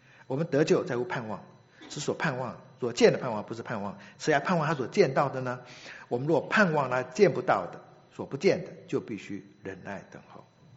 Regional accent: China; 我们中国人说话讲得很好听，通权达变

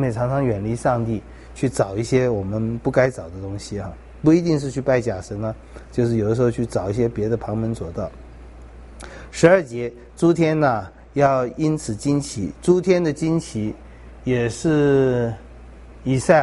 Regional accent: Taiwan; 我们台湾人是最现实，

